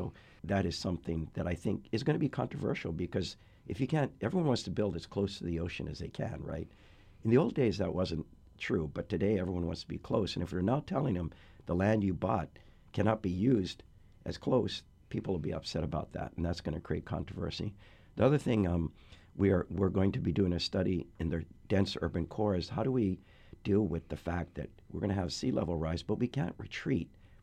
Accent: Hilo, Hawaii, United States; I remember when I grew up in Hilo, but when I moved over here for my job, I could walk the Lanikai beach all the way down to the point

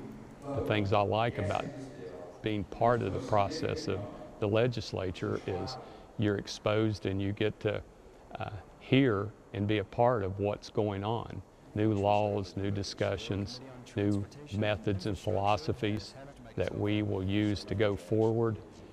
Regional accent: Whitesville, West Virginia, United States; also born or lived in Charleston; I was born in Charleston. Grew up actually in a little town in Boone County, Whitesville, West Virginia.

